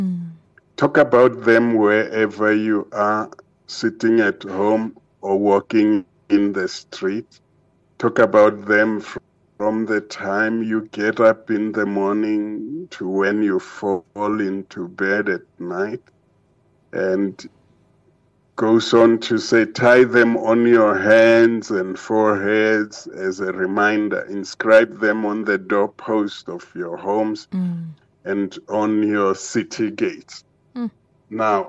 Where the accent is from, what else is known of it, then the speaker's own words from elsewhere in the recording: Tzaneen, Limpopo, South Africa; I grew up in Tzanin, and everybody around my father and where we were going, every father was going to Johannesburg